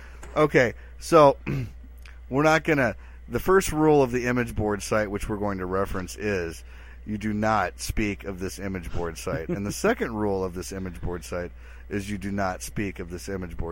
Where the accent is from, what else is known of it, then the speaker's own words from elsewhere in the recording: Wisconsin, United States; I'm from Wisconsin. We call it pop.